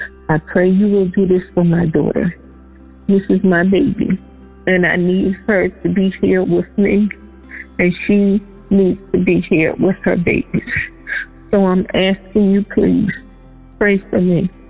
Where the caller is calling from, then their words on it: Pennsylvania, United States; I'm calling from Pennsylvania.